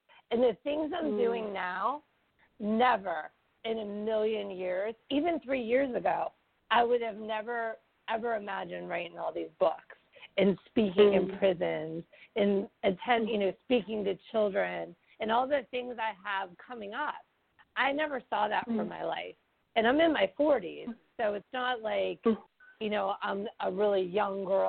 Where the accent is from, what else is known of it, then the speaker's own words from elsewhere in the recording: Pittsburgh, Pennsylvania, United States; I have my first Barnes & Noble book event in my hometown in Pittsburgh, Pennsylvania at South Hills Village